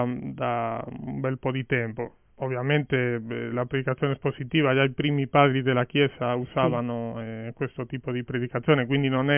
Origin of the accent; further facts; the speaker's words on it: Galicia, Spain; Italian is a second language; now in Italy; io sono dalla Spagna, esattamente dalla Galizia, e niente, sono qui da ormai praticamente 15 anni. Niente, servo al Signore nell'opera Remar, che è un'opera evangelica, una missione evangelica